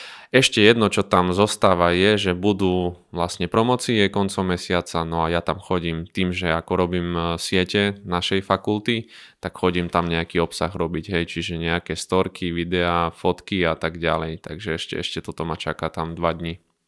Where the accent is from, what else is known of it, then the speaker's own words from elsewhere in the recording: Krompachy, Košice Region, Slovakia; now in Prešov, Slovakia; som originál Spišiak z mesta Krompachy, kde som sa aj narodil. No a v podstate, čo sa týka môjho pôsobenia v Prešove, tak som tam od svojho štúdia na vysokej škole, čiže v roku 2010, tak už asi nejakých 13 rokov som tam.